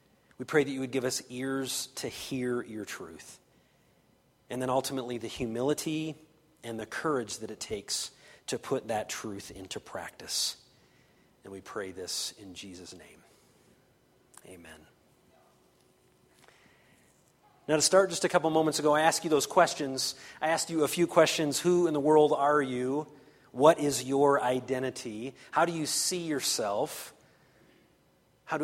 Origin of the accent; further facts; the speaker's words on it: Michigan, United States; I mentioned that I'm from Michigan, and so I'm a kind of an older guy, and so when I was a kid, the Detroit Tigers were really, really good.